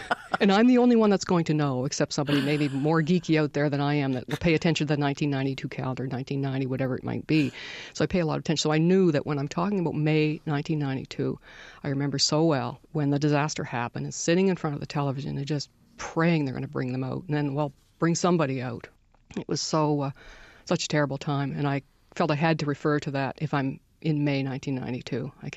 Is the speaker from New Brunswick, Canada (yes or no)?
yes; Moncton, New Brunswick, Canada; also born or lived in Halifax; I was born in Halifax, brought up in Moncton, and I went to a Catholic school.